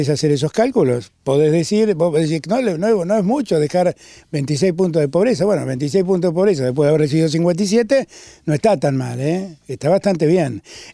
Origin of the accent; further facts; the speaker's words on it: Buenos Aires, Argentina; Yo soy porteño, pero sin embargo soy el mayor defensor del federalismo.